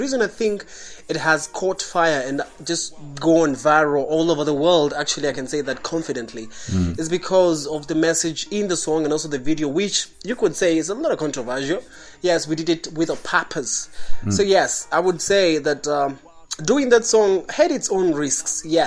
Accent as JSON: {"language": "English", "country": "Kenya", "said": "I'm a Kenyan rapper."}